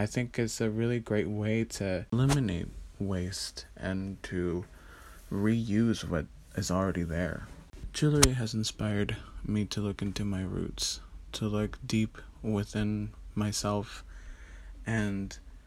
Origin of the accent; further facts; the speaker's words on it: Oaxaca, Mexico; the area where I grew up in Mexico, in Oaxaca, was and continues to be Mixteca territory.